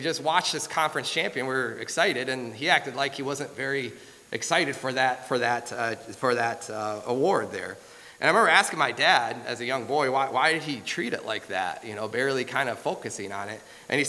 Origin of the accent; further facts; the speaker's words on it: Michigan, United States; I'm from Michigan, I'm sorry to tell you.